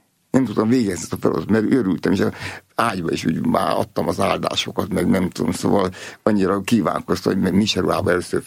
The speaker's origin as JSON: {"language": "Hungarian", "town": "Nyíregyháza", "region": "Szabolcs-Szatmár-Bereg", "country": "Hungary", "tie": "born or raised there", "said": "mert ugye mi vidéken nőttünk föl, tehát apukám nyíregyházán volt pap, és nagyon boldogak voltunk gyerekkorban."}